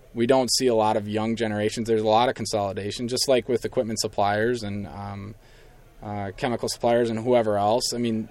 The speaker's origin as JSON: {"language": "English", "town": "Rosendale", "region": "Wisconsin", "country": "United States", "said": "I'm from Rosendale, Wisconsin. I actually went to school for agronomy at UW River Falls."}